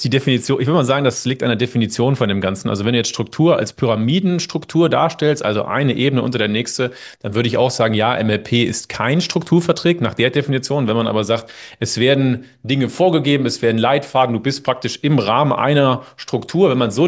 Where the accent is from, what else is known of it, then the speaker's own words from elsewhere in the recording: Göttingen, Lower Saxony, Germany; das war in Göttingen, wo ich herkomme, war das Thema